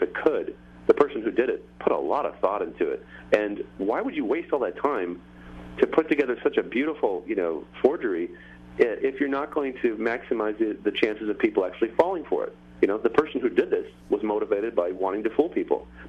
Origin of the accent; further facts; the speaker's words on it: California, United States; born there; I was born in Southern California. My earliest memories are of the Mansons and the Zodiac.